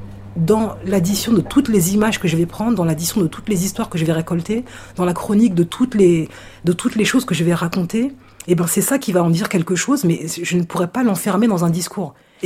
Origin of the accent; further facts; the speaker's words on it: Aulnay-sous-Bois, Île-de-France, France; J'y suis retournée qu'une fois dans le cadre de ce voyage. Moi, j'ai une enfance extrêmement heureuse. C'est-à-dire que c'est ça qui est paradoxal. C'est que ma vie à Au